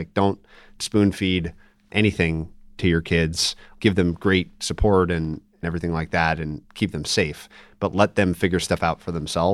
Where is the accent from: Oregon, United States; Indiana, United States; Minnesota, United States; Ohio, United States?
Minnesota, United States; I'm actually from Minnesota. It's where a lot of my family is from as well.